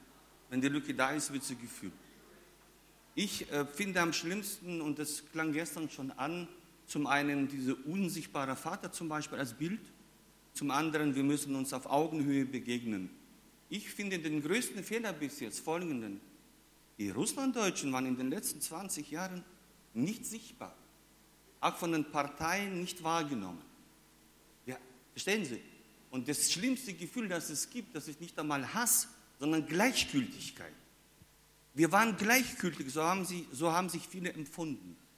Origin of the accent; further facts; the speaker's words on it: Bavaria, Germany; ich komme aus Bayern, da gibt es die CSU